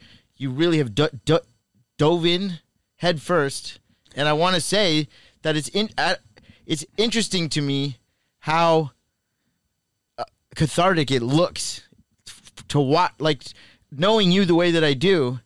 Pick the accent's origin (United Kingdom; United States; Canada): Canada; I grew up in Canada, so yeah.